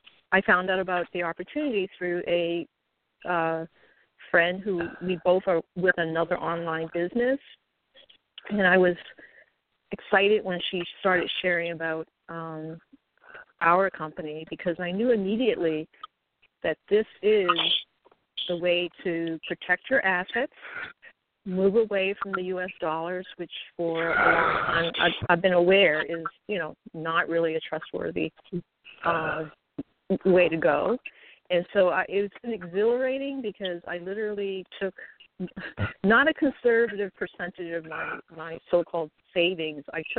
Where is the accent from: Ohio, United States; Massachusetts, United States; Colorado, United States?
Massachusetts, United States; I'm from Massachusetts.